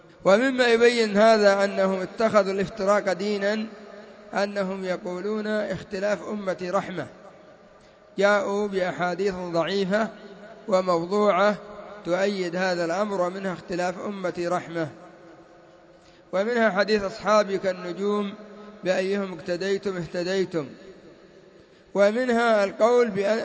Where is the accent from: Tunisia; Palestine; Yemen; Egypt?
Yemen; وعندنا في اليمن